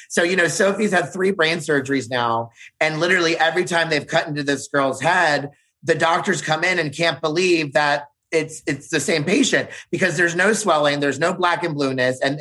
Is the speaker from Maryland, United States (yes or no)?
yes; Baltimore, Maryland, United States; I'm from Baltimore City, from the East Coast